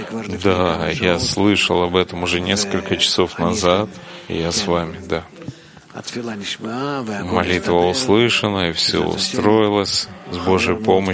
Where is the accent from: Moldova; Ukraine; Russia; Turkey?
Turkey; now in New York, United States; Я студентка в КБЮ. Я живу в Нью-Йорке. Я из Турции сама.